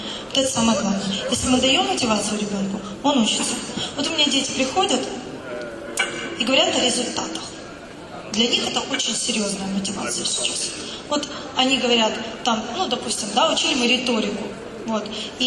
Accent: Kyiv, Ukraine; moved away; И я говорила, ой, у них такая легкотня, да я приехала из Киева, я вот так вот все сделаю.

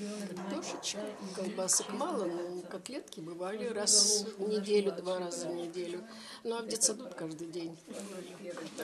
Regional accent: Kemerovo, Kemerovo Oblast, Russia; А я как родилась в Кемерово, так в Кемерово и живу.

